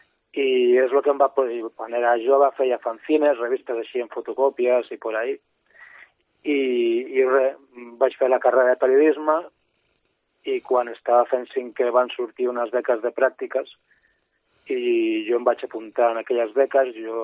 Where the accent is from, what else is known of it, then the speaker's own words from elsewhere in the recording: Barcelona, Catalonia, Spain; born there; Jo vaig néixer a Barcelona, però a favor meu puc dir que estic casat amb una noia de Santa Cristina d'Aro.